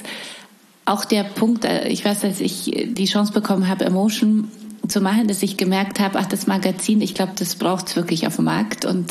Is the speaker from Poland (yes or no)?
yes; Poland; Also ich komme aus Polen.